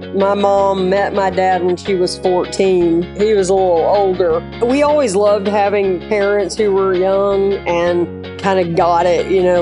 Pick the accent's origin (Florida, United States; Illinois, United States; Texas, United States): Texas, United States; Pasadena; I grew up in Pasadena, Texas, which is a little kind of a suburb of Houston.